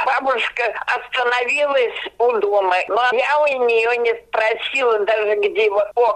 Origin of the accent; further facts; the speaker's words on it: Saint Petersburg, Russia; also born or lived in Minusinsk; Я родилась в Сыпке, Минусинке. Привезли меня полуторагодовалую в Ленинград, уже в новую дедушкину квартиру